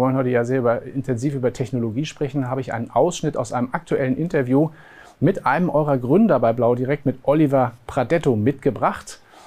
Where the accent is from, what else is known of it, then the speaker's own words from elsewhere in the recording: Lübeck, Schleswig-Holstein, Germany; in meiner Heimatstadt Lübeck